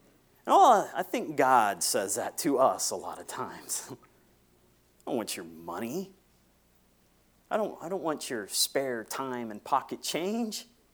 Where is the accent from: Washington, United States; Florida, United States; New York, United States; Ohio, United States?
Florida, United States; Fort Myers; I grew up in Fort Myers.